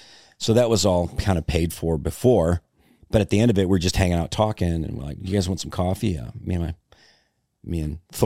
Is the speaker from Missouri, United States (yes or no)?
yes; Missouri, United States; I'm middle class. I'm from Missouri.